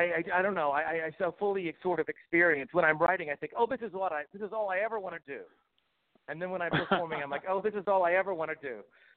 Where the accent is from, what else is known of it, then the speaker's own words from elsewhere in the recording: Bible Belt, United States; there's childhood stuff growing up in the Bible Belt.